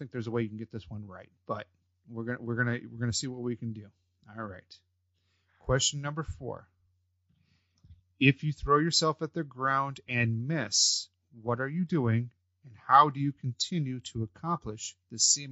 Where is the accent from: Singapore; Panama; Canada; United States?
Canada; I'm Canadian, so I mean a Canadian swallow.